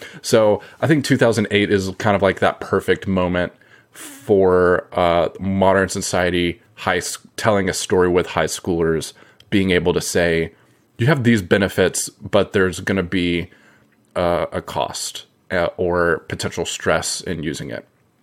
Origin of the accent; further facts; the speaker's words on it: Charlotte, North Carolina, United States; It is essentially a fictionalized version of my hometown, Charlotte, North Carolina.